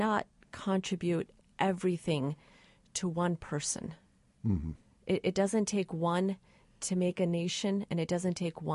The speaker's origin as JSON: {"language": "English", "town": "Indianapolis", "region": "Indiana", "country": "United States", "tie": "born there", "said": "I was born here in Indianapolis"}